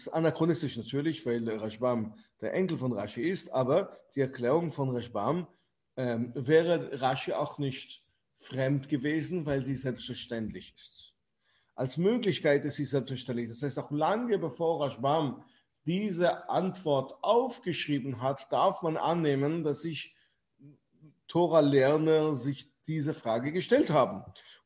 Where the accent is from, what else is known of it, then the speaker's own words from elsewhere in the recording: Antwerp, Flanders, Belgium; born there; Ich bin gebürtiger Antwerpener